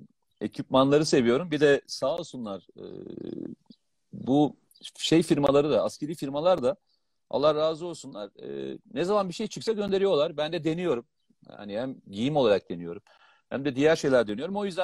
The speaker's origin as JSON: {"language": "Turkish", "region": "Black Sea Region", "country": "Turkey", "said": "Ben ama ben Karadenizliyim. Çok normal yani."}